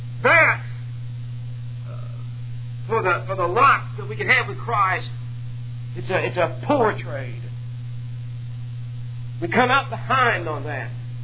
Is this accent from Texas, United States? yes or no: yes; San Marcos, Texas, United States; born there; You know, I tell people, I was born in San Marcos, Texas. People in Texas know where that is. Y'all probably don't.